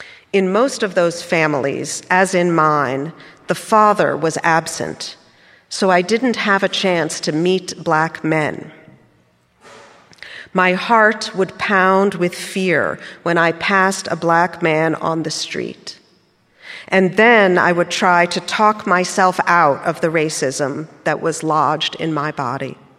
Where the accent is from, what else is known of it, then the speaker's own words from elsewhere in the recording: New Orleans, Louisiana, United States; I grew up in New Orleans. We moved there when I was 5, and I left for college at 17.